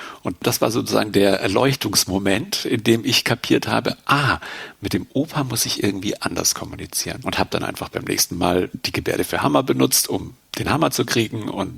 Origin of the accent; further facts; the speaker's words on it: Bavaria, Germany; also ich komme aus Deutschland und zwar aus Bayern und in Bayern aus dem Landkreis Fürstenfeldbruck und da wohne ich übrigens im Ort Grafrath.